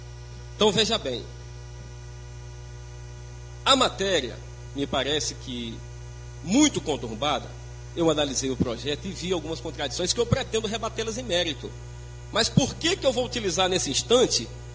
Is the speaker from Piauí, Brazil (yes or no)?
yes; Guadalupe, Piauí, Brazil; por desamor à minha terra, que, aliás, eu gosto muito de Guadalupe e aqui estou para defender cada cidadão.